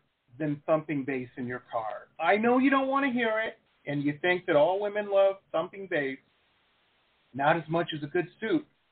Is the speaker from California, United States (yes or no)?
no; Detroit, Michigan, United States; I grew up in Detroit, so I can say this.